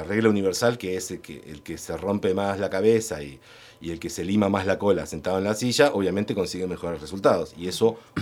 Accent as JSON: {"language": "Spanish", "region": "La Pampa", "country": "Argentina", "tie": "born or raised there", "lives_now": "Buenos Aires, Argentina", "said": "yo soy un fanático de La Pampa, por más que no vivo acá, y se me va a notar en todos mis comentarios, pero yo tengo un chat con los chicos del colegio que compartí acá"}